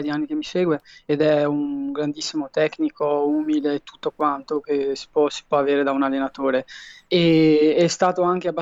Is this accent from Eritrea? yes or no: yes; Eritrea; io sono abituato ad andare in Eritrea, che sarebbe anche il mio paese d'origine